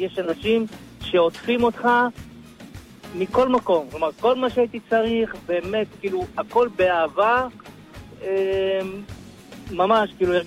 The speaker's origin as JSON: {"language": "Hebrew", "town": "Sderot", "region": "Southern District", "country": "Israel", "said": "אני מסדרות."}